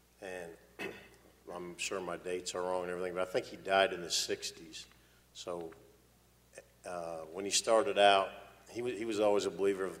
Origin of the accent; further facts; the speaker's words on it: Missouri, United States; because I'm from Missouri. I'm the show me state